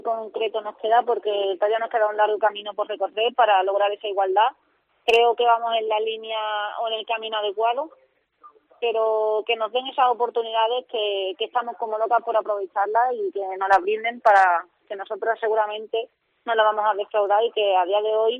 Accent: Cádiz, Andalusia, Spain

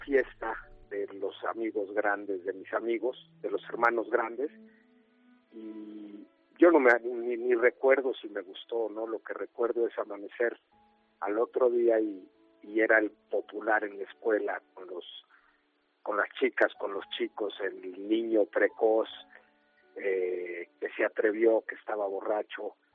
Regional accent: Mexico; No, yo soy de México.

